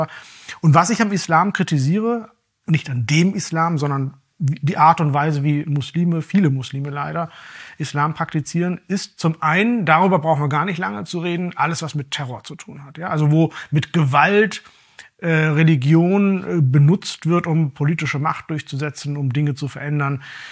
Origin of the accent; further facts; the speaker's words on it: Germany; now in Austria; das merke ich eben in Ländern wie Deutschland, wo ich herkomme, wie Österreich, wo ich lebe